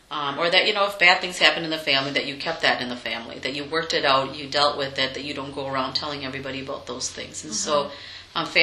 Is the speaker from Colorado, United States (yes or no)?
no; Eau Claire, Wisconsin, United States; Yep, I grew up here in Eau Claire. When we first moved to Eau Claire, we lived down on Hobart Street for several years, and then we moved to Barstow Street